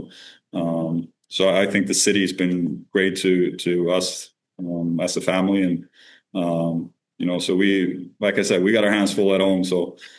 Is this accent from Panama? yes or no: no; Sweden; English is a second language; Handball was big, but not in my hometown. I think my hometown, it was all hockey. But handball is big in Sweden. I grew up watching.